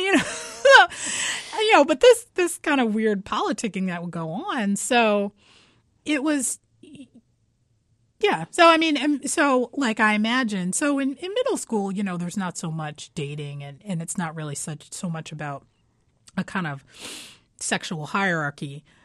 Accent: Philadelphia, Pennsylvania, United States; I grew up in West Philadelphia and it was in a black neighborhood

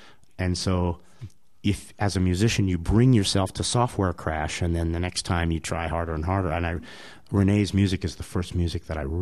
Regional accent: United States; I mean, you know, for me, I as an American traveling, I feel like I have to go an extra 20 miles to undo some of the rude behavior and political socioeconomic damage that we've caused around the world.

